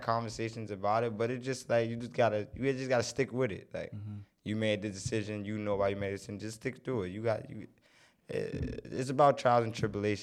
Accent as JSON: {"language": "English", "town": "Brooklyn", "region": "New York", "country": "United States", "tie": "born or raised there", "said": "East New York."}